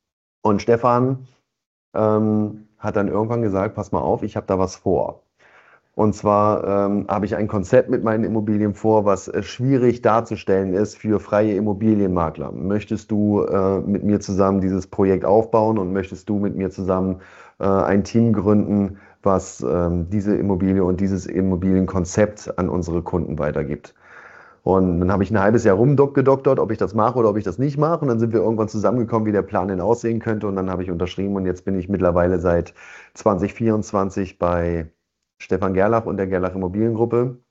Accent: Leipzig, Saxony, Germany; also born or lived in Magdeburg; now in Hamburg, Germany; sitze hier in dem wunderschönen Hamburg. Es ist meine Wahlheimat. Normalerweise oder gebürtig komme ich aus der Nähe von Magdeburg, bin in Leipzig aufgewachsen und jetzt schon seit knapp 14 Jahren im wunderschönen Hamburg.

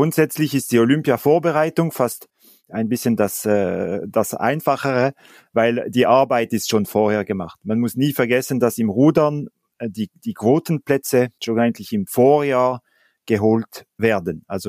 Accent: Lausanne, Vaud, Switzerland; also ich komme aus Lausanne ursprünglich und ich habe ganz in der Nähe vom See gewohnt.

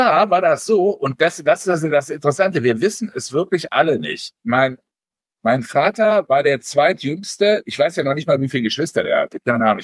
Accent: North Rhine-Westphalia, Germany; Ich bin ja am Niederrhein aufgewachsen

